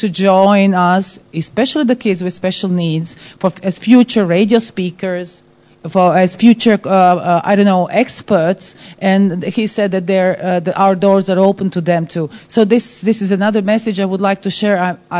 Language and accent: English; Croatia; English is a second language; So I'm from Croatia and I'm the head of Academy of Croatian Radio Television.